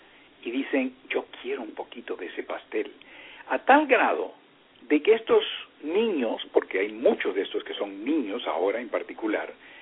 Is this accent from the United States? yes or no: yes; United States; Spanish is a second language; esa enorme publicidad que nosotros como norteamericanos mandamos al resto del mundo a través de las películas.